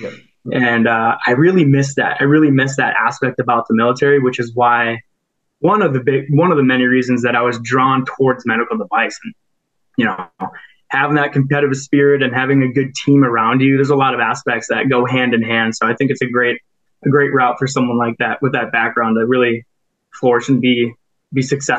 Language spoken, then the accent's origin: English; Minnesota, United States; So born and raised in Minnesota, super active growing up.